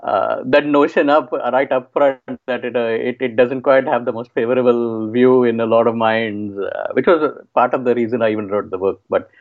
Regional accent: India; you're from India and I grew up in India.

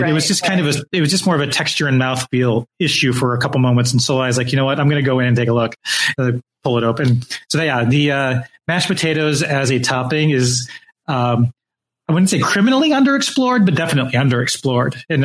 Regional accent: Michigan, United States; Yeah, I was saying maybe it's because, you know, I'm from Michigan.

